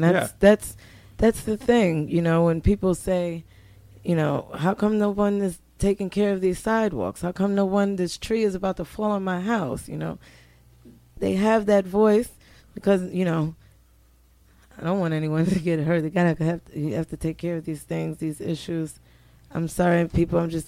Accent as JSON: {"language": "English", "town": "New York City", "region": "New York", "country": "United States", "lives_now": "Hudson, United States", "said": "This is a small city, and I'm originally from New York City, but when I moved to the city of Hudson"}